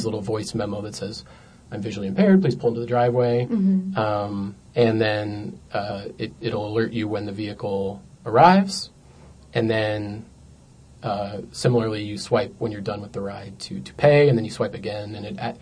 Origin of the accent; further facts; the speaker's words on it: Boulder, Colorado, United States; I'm from Boulder